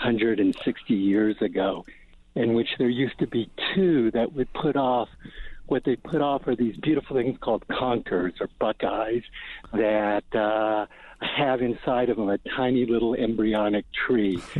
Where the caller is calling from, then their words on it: Santa Fe, New Mexico, United States; Hey, howdy, and I'm calling actually from Canyon Road right outside El Zaguan or the Johnson House.